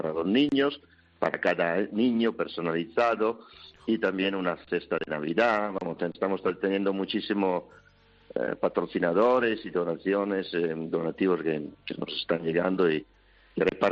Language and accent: Spanish; Italy; Spanish is a second language; now in Spain; Yo soy italiano, pero llevo, sí, muchos años en España también.